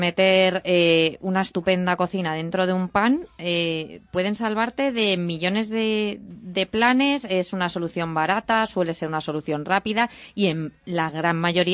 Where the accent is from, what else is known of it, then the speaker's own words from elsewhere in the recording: Madrid, Community of Madrid, Spain; A lo mejor es porque soy de Madrid